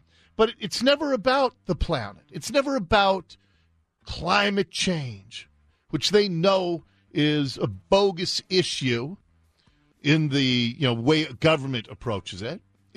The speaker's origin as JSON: {"language": "English", "town": "Seattle", "region": "Washington", "country": "United States", "tie": "born or raised there", "said": "the old house that I grew up in Ballard, we had an old oil furnace."}